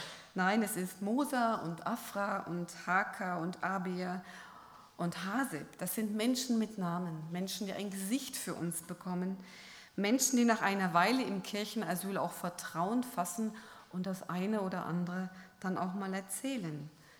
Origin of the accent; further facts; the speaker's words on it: Bavaria, Germany; Und ich komme aus Bayern